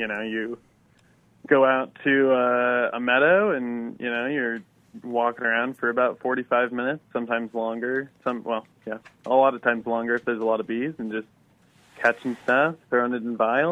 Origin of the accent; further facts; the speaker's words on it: Las Vegas, Nevada, United States; So I grew up in Las Vegas, Nevada, you know, kind of normal suburban neighborhood.